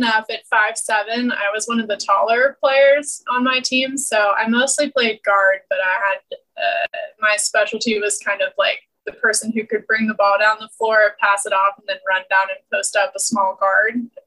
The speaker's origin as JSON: {"language": "English", "region": "Maryland", "country": "United States", "tie": "born or raised there", "said": "So I'm from Maryland, and I went to high school all through Maryland, and I just did like the normal, like small rural town sports."}